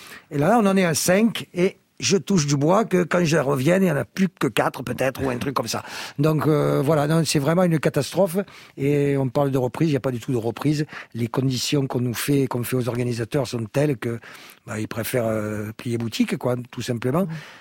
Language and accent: French; La Ciotat, Provence-Alpes-Côte d'Azur, France; Je suis de la Ciotat.